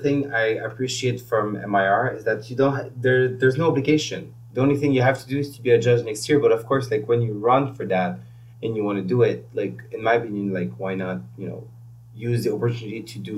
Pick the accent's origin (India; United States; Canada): Canada; English is a second language; English is not my first language.